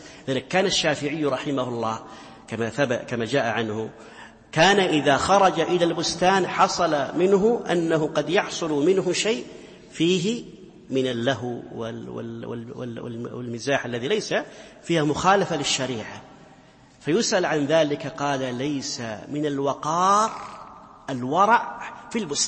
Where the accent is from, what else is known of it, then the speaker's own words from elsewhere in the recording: Saudi Arabia; من كبار مشايخنا في بلادي في بلادنا في بلادي السعودية